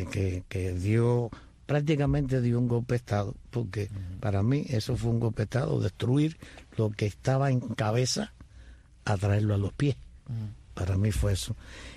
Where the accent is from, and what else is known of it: Cuba; now in Miami, United States